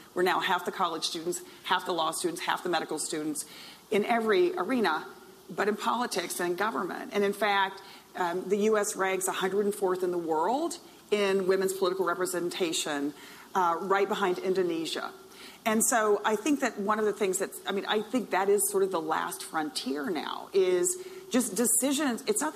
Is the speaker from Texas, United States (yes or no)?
yes; Texas, United States; So I come from Texas and had the... So I had an interesting background where definitely women never had the chance to play football.